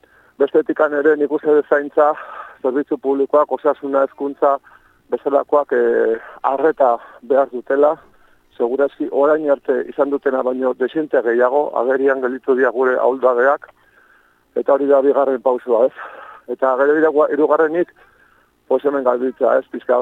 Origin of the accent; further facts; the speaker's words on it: Lasarte-Oria, Basque Country, Spain; justo atzo, Lasarte Orrian, gure herrian, ba, ikasolan da eskolan, ibilin nintzen